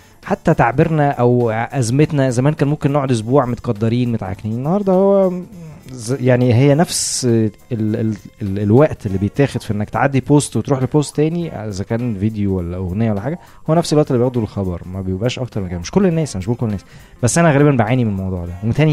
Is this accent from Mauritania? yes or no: no; Egypt; متهيالي انه في جزء كبير منها احنا كمصريين او الناس يعني بتتعرض للهجمات دي